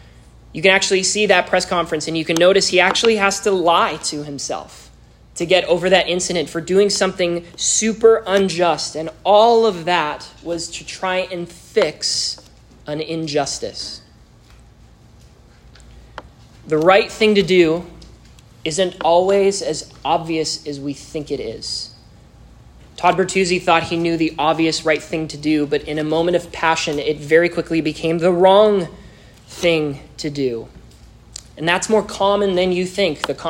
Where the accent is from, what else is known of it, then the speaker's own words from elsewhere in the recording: Vancouver, British Columbia, Canada; I'm Canadian, so if I say sports, you say what?